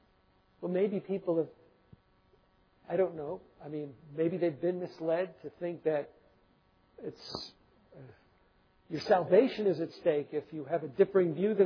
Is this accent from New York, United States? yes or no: yes; New York City, New York, United States; I mean, you know, growing up in New York City, you get an idea of how the absurd levels of this were enacted